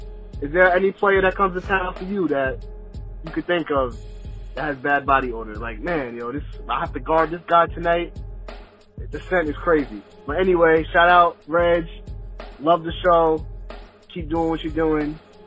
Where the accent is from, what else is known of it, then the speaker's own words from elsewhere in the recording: New York, United States; longtime listener. I'm from Long Island.